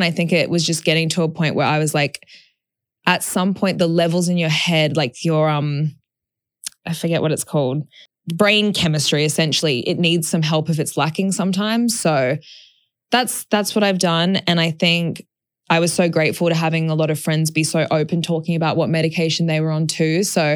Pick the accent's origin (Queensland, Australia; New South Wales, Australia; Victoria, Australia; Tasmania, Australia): Queensland, Australia; Brisbane; Brisbane and see my nan. I'm going to stay with Yaz and see her family and just, you know, go back to my hometown for a hot second, which is always so funny. I'm always like, is this so weird that I grew up here?